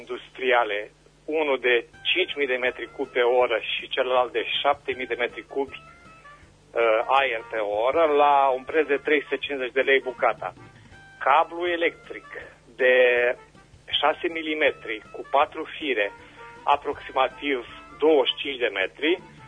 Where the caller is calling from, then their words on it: Berzovia, Caraș-Severin, Romania; din Berzovia